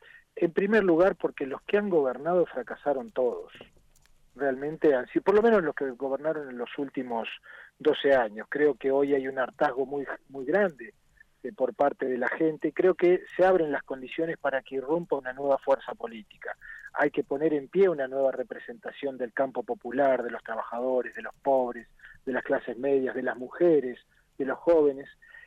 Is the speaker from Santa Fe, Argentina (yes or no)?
no; Neuquén, Argentina; also born or lived in Chubut; yo soy bien patagónico, porque fui concebido en Río Negro, nací en Chubut y me crié en Neuquén.